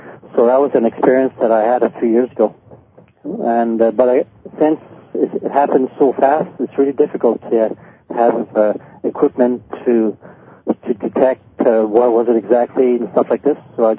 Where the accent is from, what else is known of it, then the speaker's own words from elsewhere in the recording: Canada; from Canada. I'm from the east side.